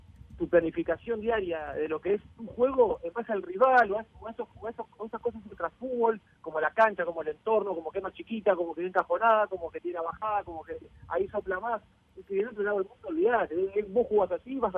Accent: Uruguay; como uruguayo me encanta

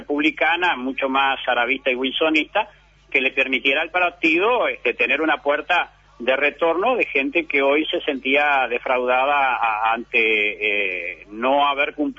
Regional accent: Cerro Largo, Uruguay; Soy de Cerro Largo.

